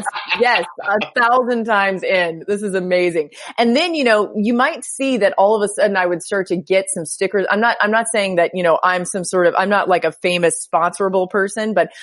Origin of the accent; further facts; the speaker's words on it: Atlanta, Georgia, United States; born there; also born or lived in Celebration, United States; Okay, so I was born in Atlanta, but I did live in Celebration, Florida for a while